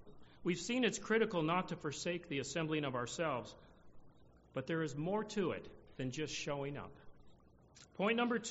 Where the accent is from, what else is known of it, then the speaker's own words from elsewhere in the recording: Pasadena, California, United States; I grew up in California in a big city, Pasadena, California.